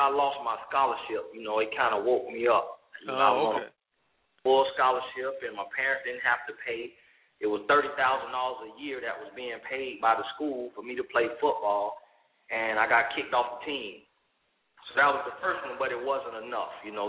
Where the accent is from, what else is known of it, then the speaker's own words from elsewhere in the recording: Florida, United States; In Central Florida, kind of in the Orlando area, small town, but in between Orlando and Tampa.